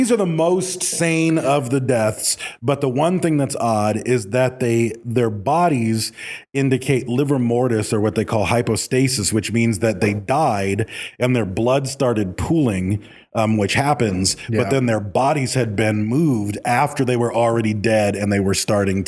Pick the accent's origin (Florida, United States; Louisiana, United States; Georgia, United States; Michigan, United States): Michigan, United States; I mean, growing up in Michigan, there would be those times where a big snow would fall